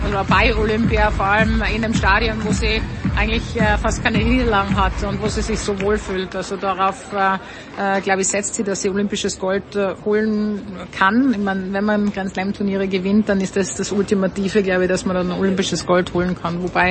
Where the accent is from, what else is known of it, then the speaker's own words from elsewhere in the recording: Tyrol, Austria; Natürlich für mich als Tirolerin ist es nochmal spezieller, sowas miterleben zu dürfen.